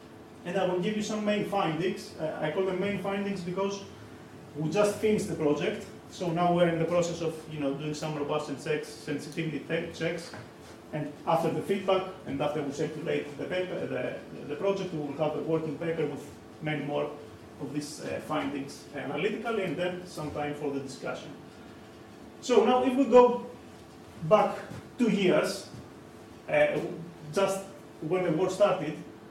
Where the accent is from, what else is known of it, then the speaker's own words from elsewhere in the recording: Greece; English is a second language; now in Cyprus; I'm not from Cyprus, actually, I'm Greek, but I work in Cyprus for about one year and a half now